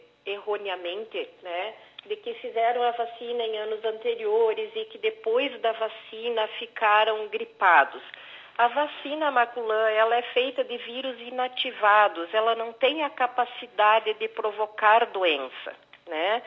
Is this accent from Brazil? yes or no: yes; Brazil; O uso de máscara agora é uma novidade que não é um hábito nosso enquanto brasileiros